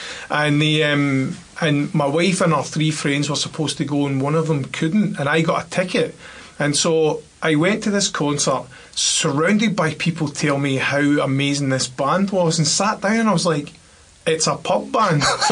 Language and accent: English; Scotland, United Kingdom; now in Australia; as a Scot living in Australia